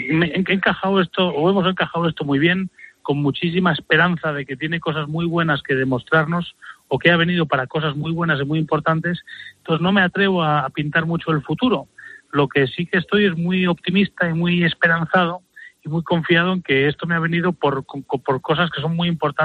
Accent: Madrid, Community of Madrid, Spain; Yo soy de Madrid y estaba en Barcelona

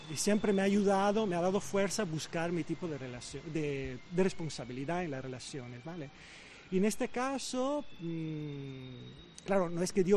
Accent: Venice, Veneto, Italy; Spanish is a second language; moved away as an adult; now in Granada, Spain; yo tenía entonces 25 años, estaba trabajando, yo soy de Venecia, de una islita de Venecia.

